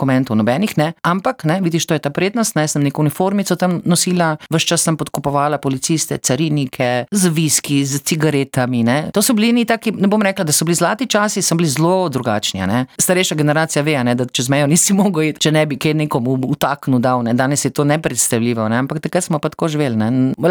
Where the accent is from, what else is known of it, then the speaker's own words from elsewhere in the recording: Maribor, Styria, Slovenia; accent: Styrian; ker imam štajerski naglas, ne, zaradi Maribora.